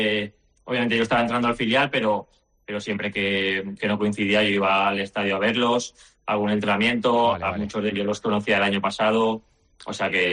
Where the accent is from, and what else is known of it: Castellón de la Plana, Valencian Community, Spain